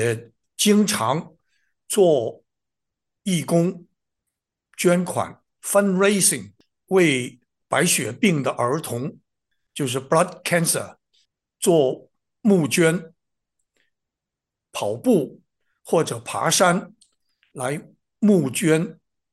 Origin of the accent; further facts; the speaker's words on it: United States; 知道我是美国来的志愿者